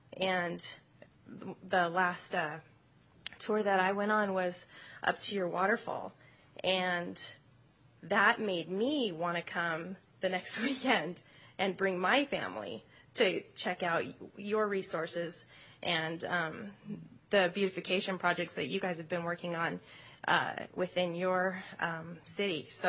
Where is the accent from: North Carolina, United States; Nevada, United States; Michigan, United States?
Nevada, United States; I'm from Churchill County. I drove all the way over here this evening